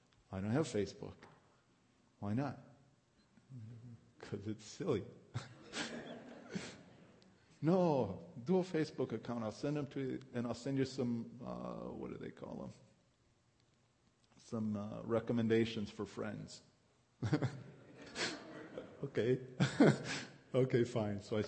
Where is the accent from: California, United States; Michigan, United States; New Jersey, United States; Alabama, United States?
Michigan, United States; Kalamazoo; I'm from Kalamazoo. Yep, born and raised here.